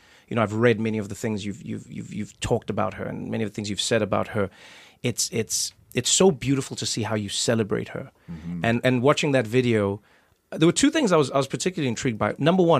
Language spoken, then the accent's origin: English; South Africa; I always talk to my friends. I'm from South Africa.